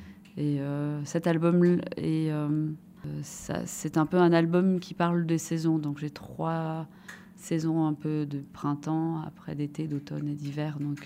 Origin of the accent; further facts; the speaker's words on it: Sierre, Valais, Switzerland; parce que j'ai essayé de l'aider dans ses recherches, comme je suis de Sierre.